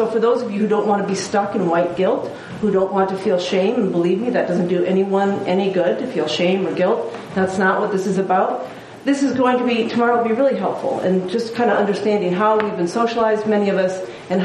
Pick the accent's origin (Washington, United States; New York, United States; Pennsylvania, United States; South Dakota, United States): South Dakota, United States; also born or lived in Minnesota / Iowa; I'm a Midwesterner. I grew up in South Dakota, Minnesota, Iowa, went to college in Minnesota.